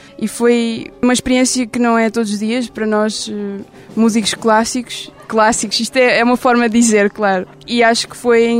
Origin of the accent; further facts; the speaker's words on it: Ílhavo, Aveiro, Portugal; tenho 21 anos e sou de Ilhavo.